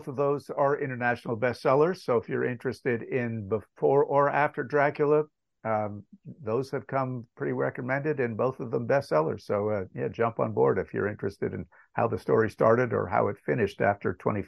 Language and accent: English; Canada; now in United States; I am Canadian, although I live here under a green card, so I don't have the right to vote